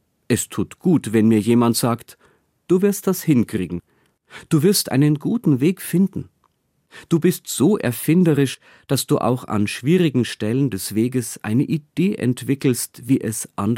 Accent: Regensburg, Bavaria, Germany; born there; Mir als gebürtigem Regensburger fallen dazu immer Geschichten um den Bau der steinernen Brücke ein.

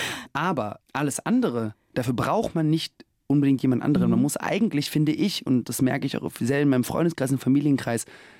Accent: Germany; also born or lived in Russia / Israel; Ich komme aus Russland, bin aufgewachsen in Deutschland und Israel und habe mein Schauspielerleben in London begonnen. Zurzeit pendle ich zwischen den Ländern und Städten, lebe aus dem Koffer

